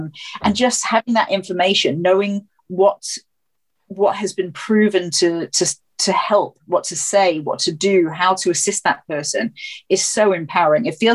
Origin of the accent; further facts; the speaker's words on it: South Africa; you can't go back to South Africa. I'm South African